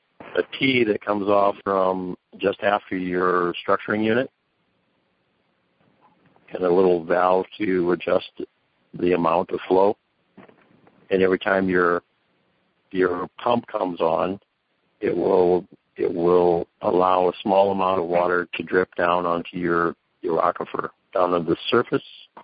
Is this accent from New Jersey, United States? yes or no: no; Minnesota, United States; I'm originally from Minnesota. I know what it is. I came off of a farm in Minnesota.